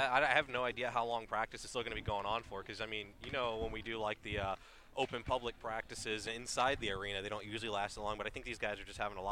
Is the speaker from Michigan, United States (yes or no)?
no; Baltimore, Maryland, United States; I'm originally from Baltimore, and I have family there